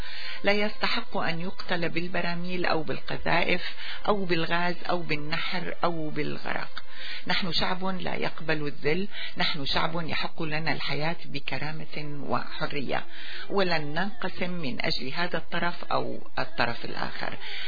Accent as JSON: {"language": "Arabic", "country": "Syria", "lives_now": "Canada"}